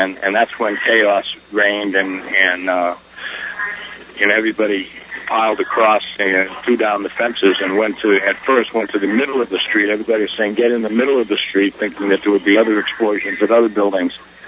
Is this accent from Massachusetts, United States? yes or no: yes; Boston, Massachusetts, United States; I grew up in Boston, and this is really the shining event of the city.